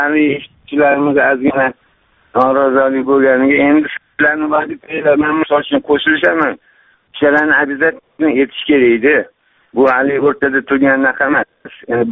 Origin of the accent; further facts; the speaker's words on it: Tashkent, Uzbekistan; Men Toshkent shahridanman, Hamza tumanidan, Birlashgan mahallasidan. Toshkentda urug' shu yerda tug'ilib o'sganmiz, butun bobolarimiz bor, butun Toshkentman asli. Yoshim 62da, 2-guruh nogironiman.